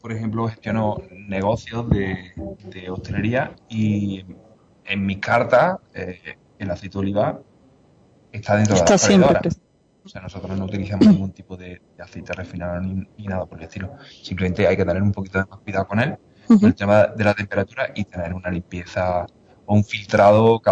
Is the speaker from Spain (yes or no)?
yes; Córdoba, Andalusia, Spain; moved away; yo tengo la suerte de poder haber vuelto a Córdoba, porque yo soy cordobés, tengo mucho tiempo fuera